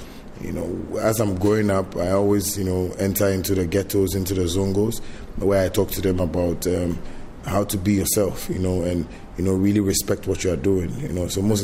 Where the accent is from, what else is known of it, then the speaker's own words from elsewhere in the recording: Accra, Greater Accra, Ghana; I grew up in Nima, and that's where I started